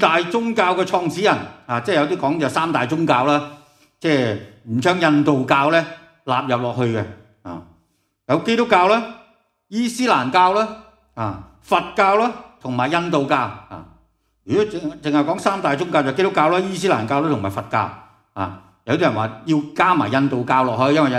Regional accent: China; 中国人咧，我哋中国人最怕提一个字嘅

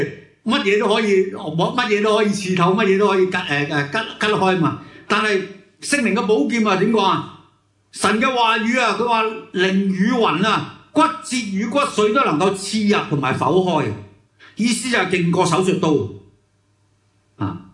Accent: Hong Kong; 我们香港人的教导就是读好些书咯

